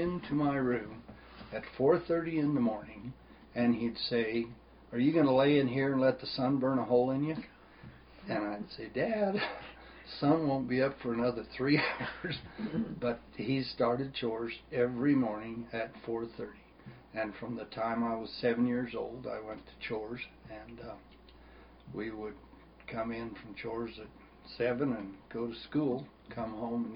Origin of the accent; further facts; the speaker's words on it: Parshall, Colorado, United States; I was born in 1940. I grew up on the Williams Fork River up from Parshall. My father was a rancher. My grandfather was a rancher. And my family came into Grand County in 1861.